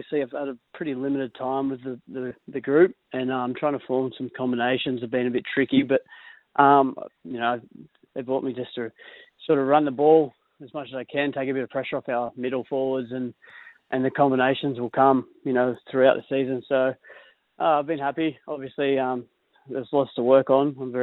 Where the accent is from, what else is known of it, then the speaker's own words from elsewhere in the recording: Coffs Harbour, New South Wales, Australia; now in Newcastle, Australia; I'm from Coffs Harbour originally, so it's really nice in between, and we're really happy.